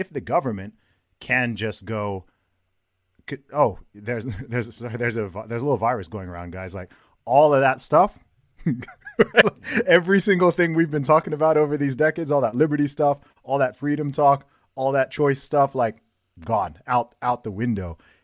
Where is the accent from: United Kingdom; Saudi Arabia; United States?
Saudi Arabia; I grew up in Saudi Arabia myself